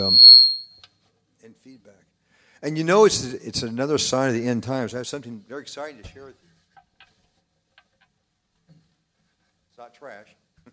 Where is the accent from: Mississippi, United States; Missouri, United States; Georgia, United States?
Missouri, United States; Kansas City; I'm from Kansas City, and last year, when we won the World Series, he was a key part, acquisition for us